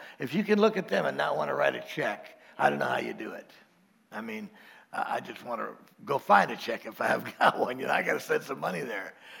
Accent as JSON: {"language": "English", "town": "Orlando", "region": "Florida", "country": "United States", "tie": "born or raised there", "said": "all the people that I grew up with in East Orlando, we raised each other like a pack of wolves."}